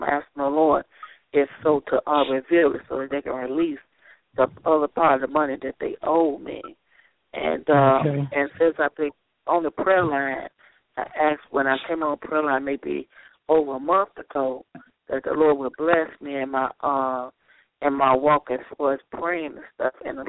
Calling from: Chicago, Illinois, United States; And I'm calling from Chicago.

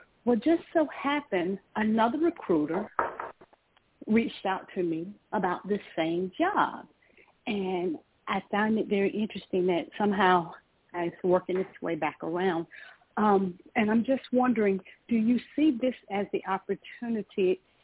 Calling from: Georgia, United States; I'm calling from Georgia.

